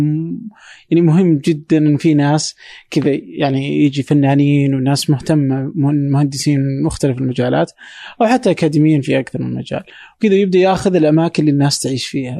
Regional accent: Saudi Arabia; لأن أحس أنه علاقة مثلا على الأقل عندنا في السعودية أو في الخليج يمكن علاقة الناس بالشارع بالمجتمع قليلة جدا

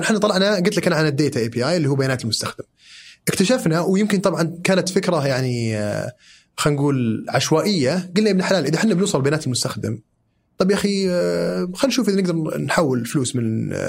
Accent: Saudi Arabia; عندنا في السعوديه

